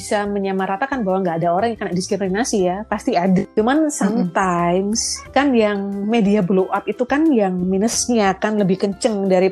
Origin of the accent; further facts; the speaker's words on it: Indonesia; I'm Indonesian, I'm not Chinese.